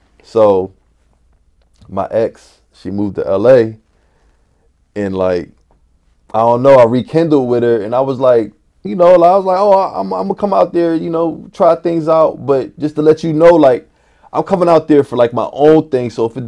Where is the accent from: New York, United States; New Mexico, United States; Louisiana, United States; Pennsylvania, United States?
Pennsylvania, United States; Philadelphia; I lived in North Philly. I'm from West.